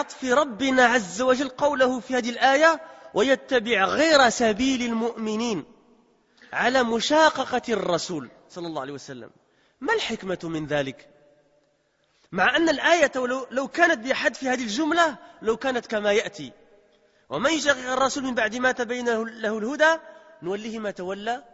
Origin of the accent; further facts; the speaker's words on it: Belgium; parce que j'ai grandi en Belgique, je suis né en Belgique, j'ai passé plus de 30 ans en Belgique, hein.